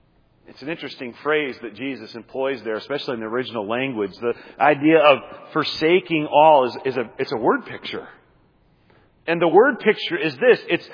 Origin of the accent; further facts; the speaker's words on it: Nebraska, United States; As a young person growing up in Nebraska, I remember my grandparents' neighbors deciding they were going to build a new house.